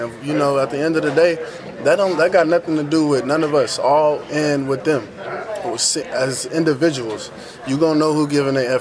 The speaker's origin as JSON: {"language": "English", "region": "Oklahoma", "country": "United States", "said": "because, you know, I came from Oklahoma. We don't lose much there."}